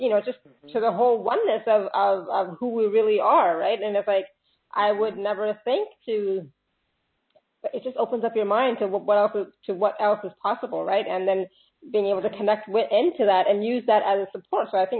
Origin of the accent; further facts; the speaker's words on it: India; yeah, but I mean, I'm from India. my family's just straight Indian.